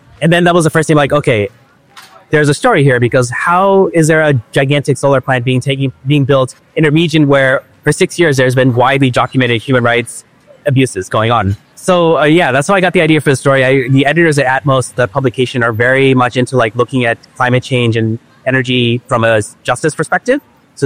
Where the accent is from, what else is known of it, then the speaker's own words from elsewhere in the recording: United States; as an American who grew up in a very well-off family and like had a lot of opportunities, like I've been in a privileged position.